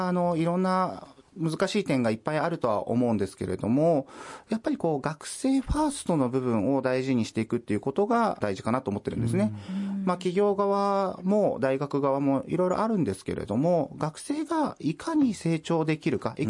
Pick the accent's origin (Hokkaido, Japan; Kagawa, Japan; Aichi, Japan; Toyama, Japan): Aichi, Japan; Nagoya; まあ、地元が名古屋だったんでいたんですけれども